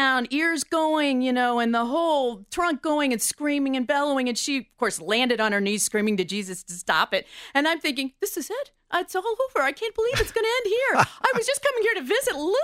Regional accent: St. Louis, Missouri, United States; Yes, I was raised in St. Louis, and I was raised as a Presbyterian.

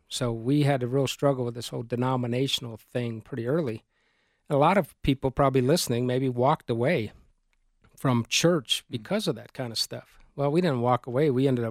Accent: Colorado Springs, Colorado, United States; Well, at 15, I grew up in Colorado Springs

